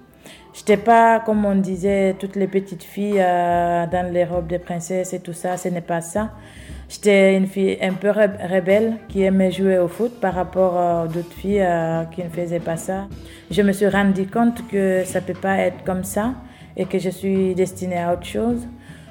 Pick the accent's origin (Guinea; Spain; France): Guinea; moved away as an adult; now in Belgium; je viens de la Guinée-Conakry. J'ai 23 ans. J'ai un petit garçon qui est né en Belgique ici parce que ça fait 5 ans que je suis là. Je suis arrivée ici en janvier 2013.